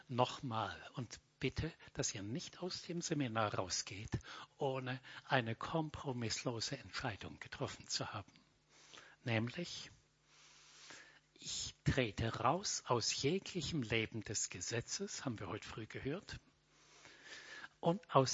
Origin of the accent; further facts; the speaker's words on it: Bavaria, Germany; Ich bin aufgewachsen in Mittelfranken in einem Dorf